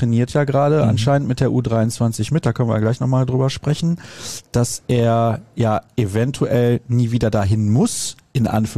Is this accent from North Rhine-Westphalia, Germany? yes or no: yes; Solingen, North Rhine-Westphalia, Germany; Witzigerweise nach Solingen in meiner Heimatstadt.